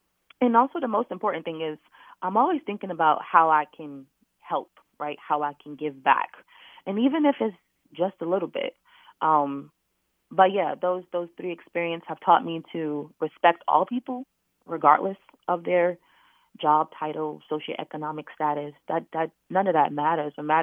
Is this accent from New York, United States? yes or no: yes; New York, United States; And I'm from New York, and New York is a very materialistic place to live in.